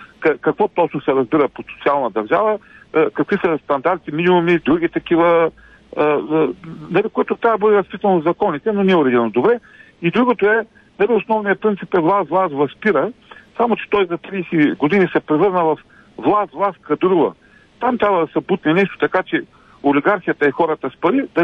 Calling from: Turkey; съм от Турция.

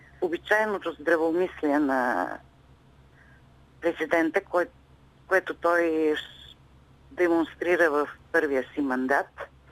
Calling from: Pleven, Pleven Province, Bulgaria; от Плевен.

